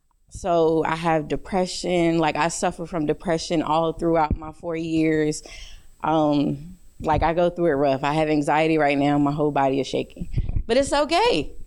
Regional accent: Greenville, North Carolina, United States; I'm from Greenville, North Carolina. Like, my family is all I know.

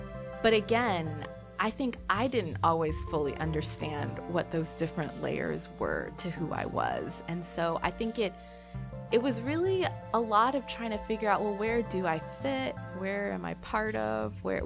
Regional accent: United States; I felt like I was growing up as a minority of a minority. And so I think, in a way, as a Jamaican American, a Black Jamaican American who appeared Black, to the Black students around me, I was a Black child

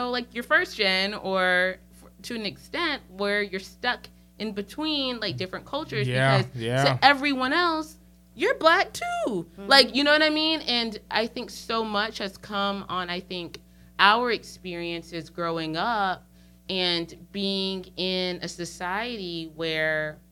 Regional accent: Alabama, United States; my great grandfather's from Alabama, my grandfather's from Alabama, my daddy's from Alabama, I'm from Alabama

